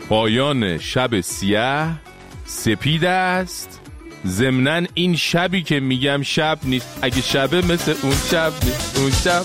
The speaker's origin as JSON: {"language": "Persian", "country": "Iran", "said": "خوبیش اینه که ما ایرانی هستیم حداقل"}